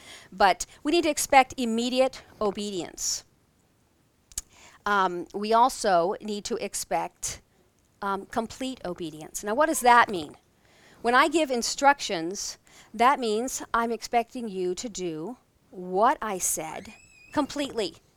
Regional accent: Texas, United States; I'm from Texas, so in Texas, when your mom says to do something, you say, "Yes, ma'am," "No, ma'am," "Yes, sir," "No, sir."

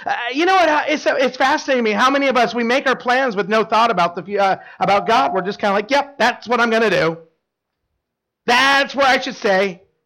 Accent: Idaho, United States; I grew up in Idaho. And so it was actually a little bit easier, smaller states.

